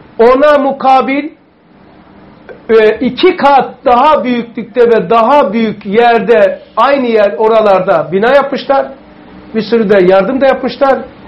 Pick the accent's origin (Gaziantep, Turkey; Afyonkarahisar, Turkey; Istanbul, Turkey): Istanbul, Turkey; Kadıköy; İçerin köy, bakın, Üst Bostancı PTT Hastanesi'nin arkası, Üsküdar, adresi de vereyim ezberle çünkü çocukluğum geçti ya. Üsküdar yolu No 57 İçerin köy Kadıköy. Yani benim büyüdüğüm oda